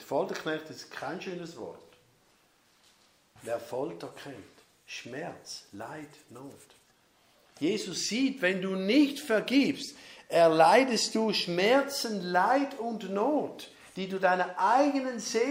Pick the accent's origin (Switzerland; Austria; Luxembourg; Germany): Switzerland; Appenzell; Landsgemeindelied, wo ich herkomme, Appenzell, oder?